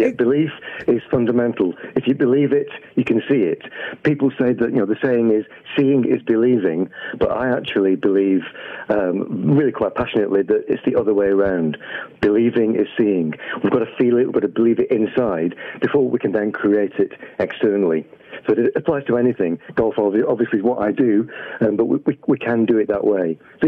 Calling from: Leeds, Yorkshire and the Humber, United Kingdom; Yeah, I'm calling in from Leeds. Yorkshire, UK.

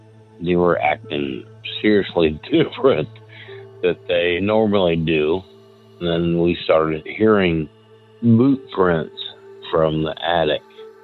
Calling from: Dayton, Ohio, United States; I'm from Dayton, Ohio. I can see Wright-Patterson Air Force Base from where I live.

